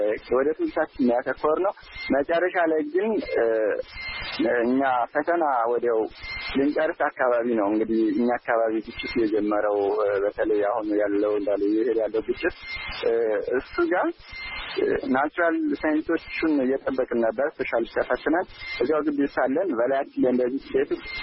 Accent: Sekela, Amhara, Ethiopia; ምዕራብ ጎጃም ዞን ሰከላ ወረዳ ነው የተወለድኩት። ገጠራማ ክፍል ነው።

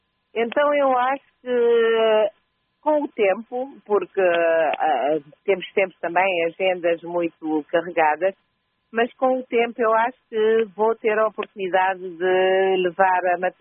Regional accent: São Vicente, Cape Verde; now in Praia, Cape Verde; sobretudo na ilha de São Vicente, que é a ilha de onde eu venho

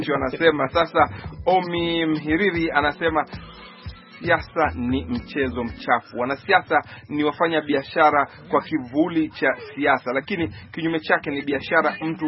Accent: Coast, Kenya; natokea pwani ya Kenya

